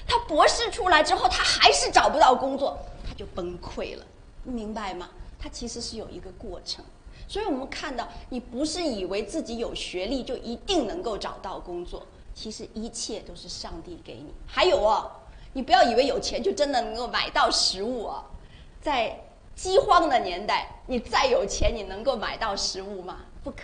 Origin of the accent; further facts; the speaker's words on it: China; 我是来自中国，那大家知道哈，中国大陆我们都是受无神论的教育。